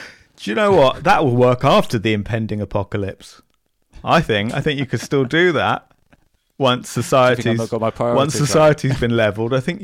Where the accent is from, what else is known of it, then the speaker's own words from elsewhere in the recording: Bournemouth, South West England, United Kingdom; I'm from Bournemouth. It's a reputation for lots of old people, which is true.